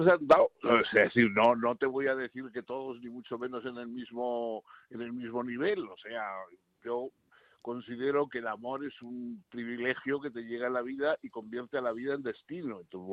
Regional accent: Mexico; Eso ya no te puedo decir. yo soy solo mexicano.

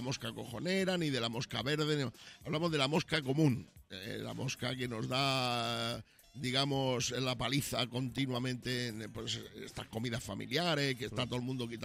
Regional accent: Badajoz, Extremadura, Spain; que yo soy de Badajoz, tío. Y para ir en tren a Badajoz no te lo cuento.

